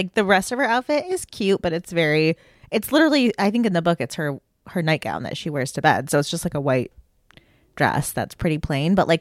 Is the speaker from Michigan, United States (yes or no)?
yes; Michigan, United States; We're from Michigan, we don't pronounce our middle T's.